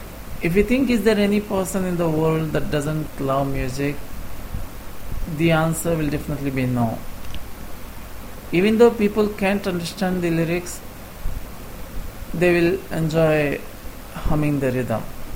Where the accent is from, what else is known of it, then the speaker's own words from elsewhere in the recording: India; English is a second language; I'm done with my March month's lesson set successfully